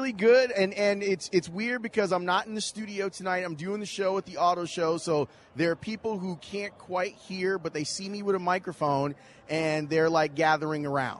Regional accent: Birmingham, Alabama, United States; Okay, so growing up in Birmingham, I was down at Legends Field this past summer

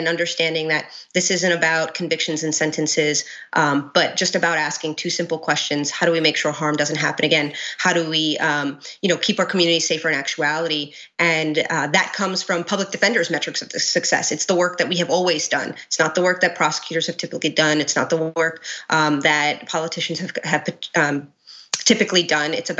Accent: Queens, New York, United States; I am a born and raised Queens resident. I grew up in South Richmond Hill, Queens.

